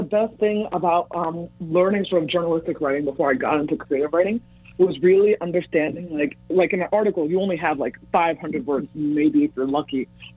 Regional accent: United States; stayed connected to my culture in Ghana and felt so much pride in where I came from, even as I was growing up in America.

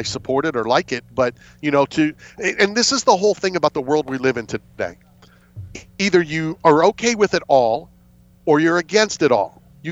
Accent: Philadelphia, Pennsylvania, United States; I'm still from Philadelphia, though.

